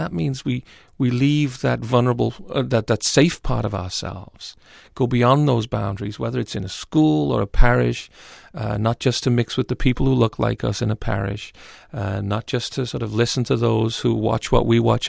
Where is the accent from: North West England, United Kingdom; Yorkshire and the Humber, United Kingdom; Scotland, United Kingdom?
North West England, United Kingdom; Liverpool; also born or lived in Dublin / Rome / Brazil; I'm originally from Liverpool, studied in Dublin for many years.